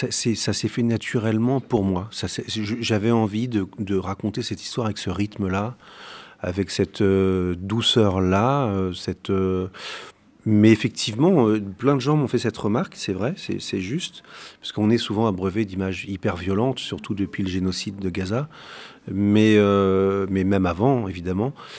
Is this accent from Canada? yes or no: no; France; Moi, je suis français.